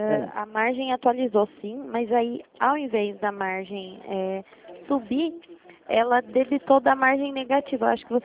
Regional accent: Itatiba, São Paulo, Brazil; A gente mora, eu moro aqui, eu sou de Itatiba, né? Interior de São Paulo.

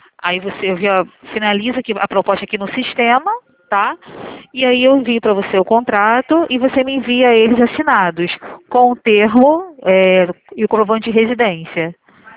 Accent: Rio de Janeiro, Brazil; eu sou do Rio de Janeiro

